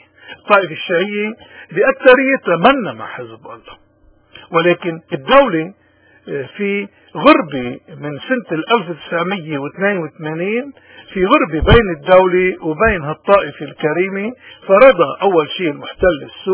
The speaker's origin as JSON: {"language": "Arabic", "country": "Lebanon", "said": "عندنا في لبنان موجود في الجنوب"}